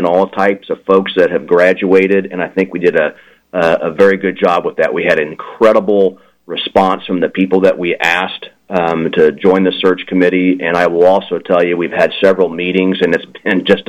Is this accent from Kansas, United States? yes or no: yes; Topeka, Kansas, United States; Well, for me, I grew up in Topeka, and what attracted me to Emporia State really was twofold.